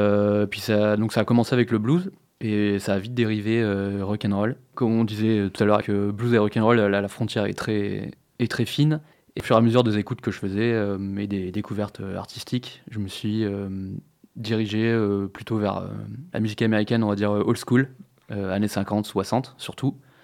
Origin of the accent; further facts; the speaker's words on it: Bergerac, Nouvelle-Aquitaine, France; now in Périgueux, France; Alors ouais, j'ai grandi à Bergerac. Après, je suis allé à Bordeaux pour mes études.